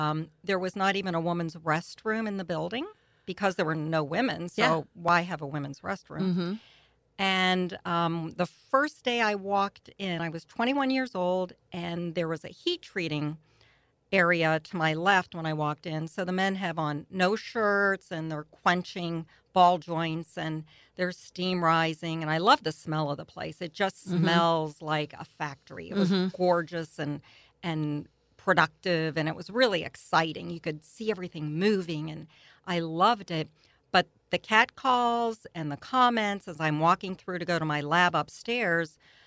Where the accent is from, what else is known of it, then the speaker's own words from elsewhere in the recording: Pennsylvania, United States; I mean, I'm from the Pittsburgh area